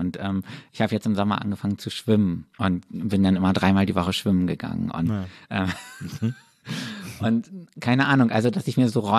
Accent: Würzburg, Bavaria, Germany; now in Berlin, Germany; Ja, voll, weil also ich bin aus Würzburg nach Berlin gezogen.

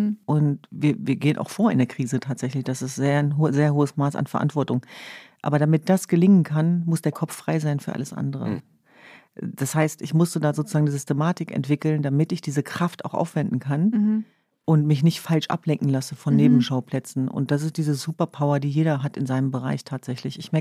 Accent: Hanover, Lower Saxony, Germany; Ja, bei uns in Hannover gab es ja das Schützenfest.

